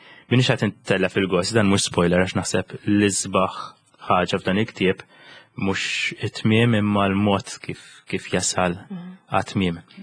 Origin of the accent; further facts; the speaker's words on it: St Julian's, Central Region, Malta; jien minn San Ġiljan.